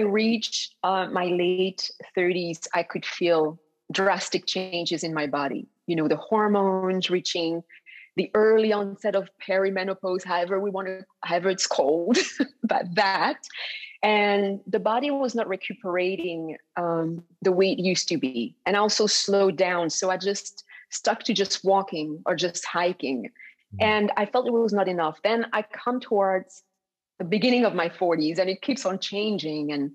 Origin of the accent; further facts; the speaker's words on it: DR Congo; also born or lived in Belgium / Burundi; The Congo. I was born in the Congo. My mom is from Congo. Dad is from Belgium. So in between those two countries, but most of my teen years, we were in Burundi next to the Congo, which were the most beautiful years of my life.